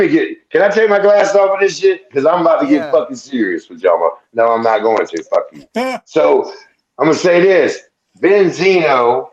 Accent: North Carolina, United States; also born or lived in Brockton, United States; But I was born in Brockton, Massachusetts. I was raised in North Carolina. I love my city. This is my city.

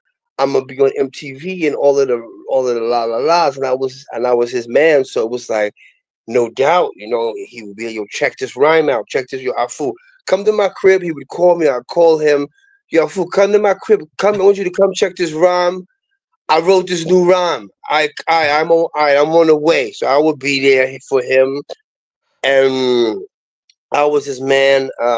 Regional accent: Brooklyn, New York, United States; Well, myself and J. Rue, we grew up in East New York, Brooklyn.

